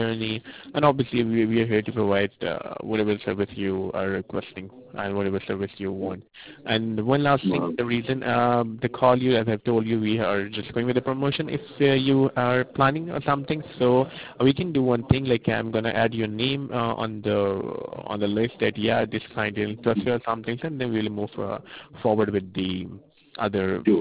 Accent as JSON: {"language": "English", "country": "India", "second_language": "English", "moved": "yes", "lives_now": "United States", "said": "Yeah, I'm from India, and then I moved to US back to 2013, and I have completed my education over there."}